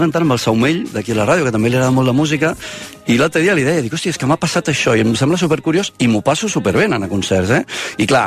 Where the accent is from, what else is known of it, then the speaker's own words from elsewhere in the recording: El Catllà, Catalonia, Spain; Ells són de Constantí, això està relativament a prop del Catllà, i és on jo em movia quan era molt jovenet.